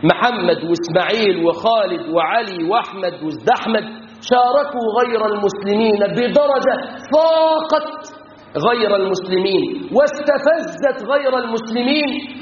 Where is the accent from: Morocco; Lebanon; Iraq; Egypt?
Egypt; احفظ بلادنا مصر